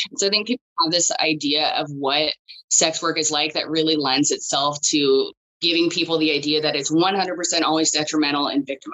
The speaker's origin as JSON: {"language": "English", "town": "Portland", "region": "Oregon", "country": "United States", "tie": "born or raised there", "also_born_or_lived": "Palo Alto", "said": "I was born in Palo Alto, but I've lived here since I was a kid. So I lived in some housing projects in Southwest Portland."}